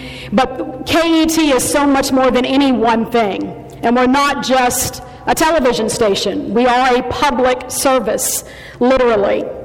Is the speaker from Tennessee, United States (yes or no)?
yes; Portland, Tennessee, United States; born there; moved away as an adult; now in Kentucky, United States; We are proud Kentuckians, even though I was born in Portland, Tennessee. I've been in Kentucky ever since I was 18, and I'm a lot older than that now.